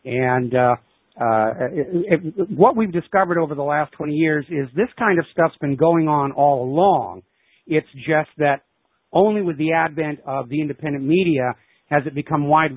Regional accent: New Hampshire, United States; I'm a Republican. I was raised in New Hampshire.

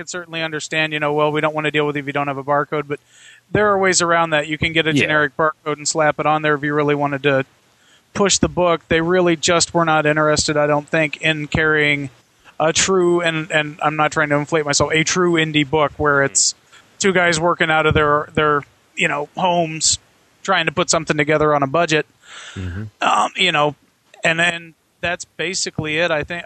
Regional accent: Arizona, United States; I'm from Arizona, if anybody's wondering.

